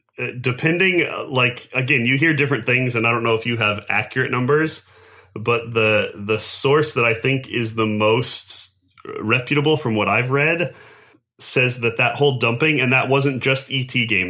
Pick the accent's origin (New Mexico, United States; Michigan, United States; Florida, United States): New Mexico, United States; No, that one is true. I grew up in New Mexico.